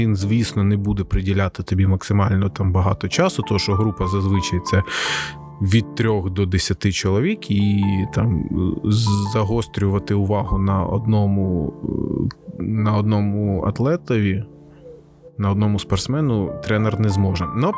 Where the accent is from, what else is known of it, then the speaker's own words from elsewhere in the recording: Rivne, Rivne Oblast, Ukraine; now in Kyiv, Ukraine; Я з Рівного, і в нас там дуже широко розповсюджений суржик. Я, переїхавши в Київ, почав вчитись розмовляти більше українською. Но до сих пір я забуваю деякі слова.